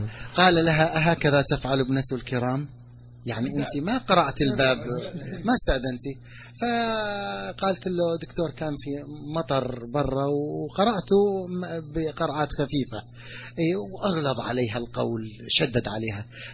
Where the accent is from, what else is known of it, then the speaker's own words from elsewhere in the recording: Syria; عندنا في سوريا بلاد الشام